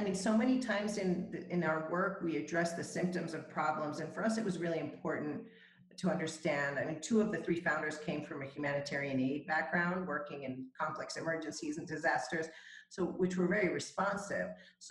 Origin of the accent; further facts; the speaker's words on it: El Salvador; I'm from El Salvador originally